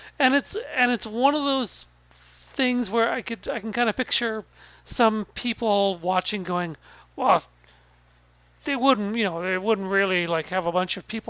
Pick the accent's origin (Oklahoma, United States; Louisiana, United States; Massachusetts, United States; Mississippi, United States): Massachusetts, United States; So some people were pointing out, sort of, I think jokingly, that, like, I'm from Massachusetts.